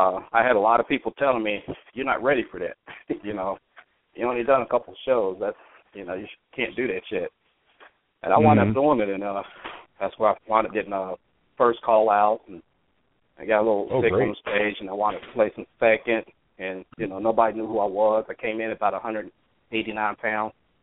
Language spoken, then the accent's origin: English; Ohio, United States; also born or lived in Huntington, West Virginia; I was born in Huntington, West Virginia. Moved to Ohio, probably around sixth grade area, somewhere around sixth grade, fourth grade, and I've been in Ohio ever since.